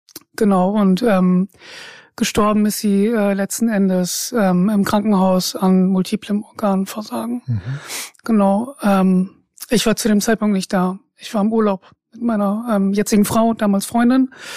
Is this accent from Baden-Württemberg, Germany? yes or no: no; Emden, Lower Saxony, Germany; now in Bremen, Germany; Ich bin 34 und lebe seit 14 Jahren in Bremen und komme aber ursprünglich aus Ostfriesland, aus Emden. Und das ist auch die Stadt, wo ich groß geworden bin